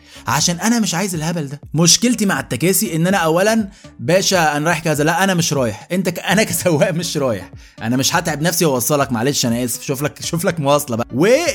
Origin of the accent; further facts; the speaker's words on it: Egypt; احنا كمصريين بقى خبجنا كل حاجه